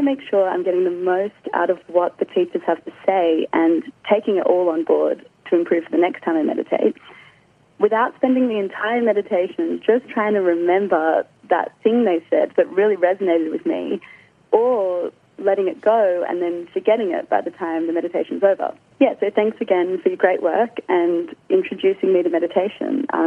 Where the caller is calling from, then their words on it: Sydney, New South Wales, Australia; I'm calling from Sydney.